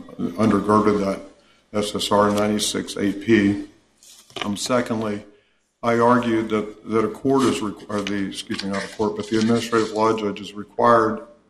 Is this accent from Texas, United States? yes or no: no; Boone, North Carolina, United States; I'm an attorney from Boone, North Carolina